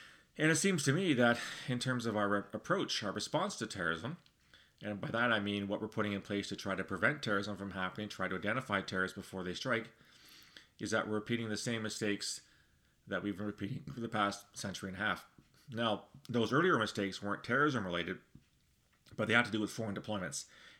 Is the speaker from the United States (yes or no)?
no; Canada; speaking as a Canadian